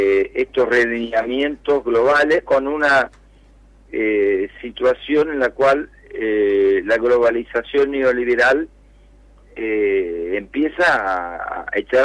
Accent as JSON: {"language": "Spanish", "country": "Argentina", "said": "como los argentinos entendemos el liberalismo"}